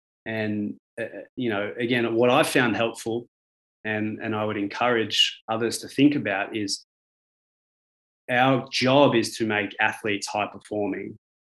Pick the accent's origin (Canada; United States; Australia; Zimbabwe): Australia; you guys are from North America, I'm from Australia.